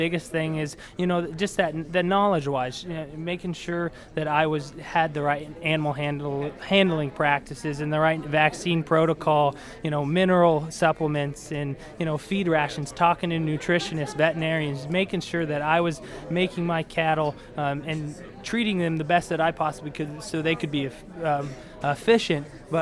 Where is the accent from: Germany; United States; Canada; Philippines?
United States; Merino, Colorado; I'm from Marino, Colorado, which is on the northeastern plains in Colorado, kind of right next to the Nebraska border. Grew up on a family farm, about 4,300 acres, all irrigated.